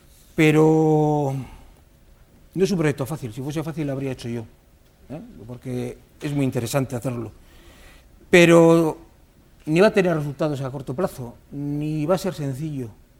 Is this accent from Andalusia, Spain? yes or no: no; Basque Country, Spain; para que podamos seguir siendo vascos en el siglo XXI